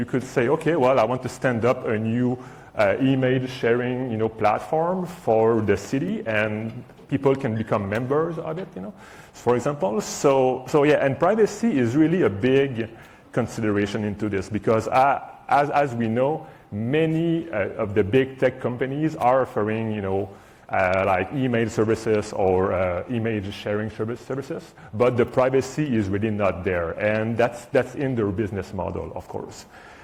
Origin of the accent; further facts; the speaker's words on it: Quebec, Canada; English is a second language; now in Calgary, Canada; I grew up in Quebec and I come here from Canada though, but now I live in Western Canada, in Calgary, Alberta.